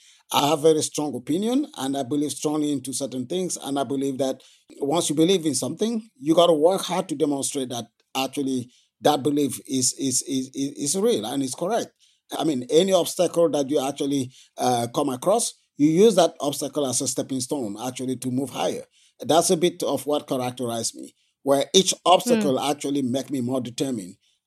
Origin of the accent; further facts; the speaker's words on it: Cameroon; I grew up in Cameroon, a very rural place in Cameroon